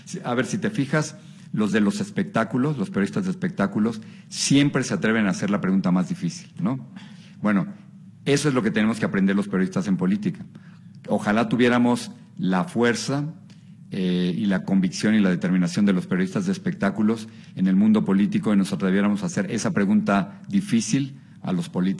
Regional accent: Mexico; algo que siempre me ha fascinado de ser mexicano es que, bueno, venimos del país de Frida Kahlo y de Diego Rivera y de Carlos Fuentes y de Octavio Paz

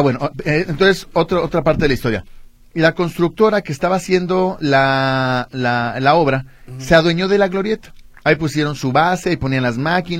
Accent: Zapopan, Jalisco, Mexico; yo soy de Zapopan y Zapopan me lo arregla, punto.

